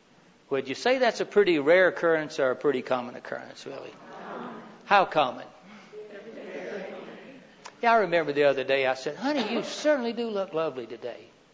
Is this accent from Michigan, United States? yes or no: no; Maine, United States; And you can tell by now I'm from Maine, right?